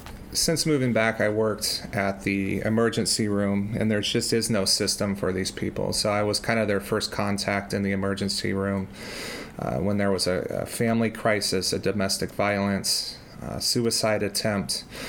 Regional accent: Pella, Iowa, United States; I'm a social worker, and I was born and raised in Pella. I own my own private practice in Oskaloosa called Unoya Counseling. I grew up on a century farm.

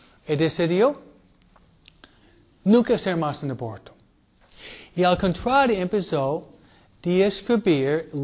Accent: New York, United States; Fue un judío, nació judío, y practicaba en de donde vengo yo, Nueva York.

